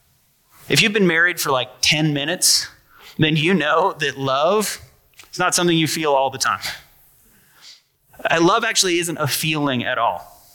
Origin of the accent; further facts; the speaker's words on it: North Carolina, United States; At least I do, because I'm from North Carolina and it doesn't get this cold. This white stuff is not common where I'm from.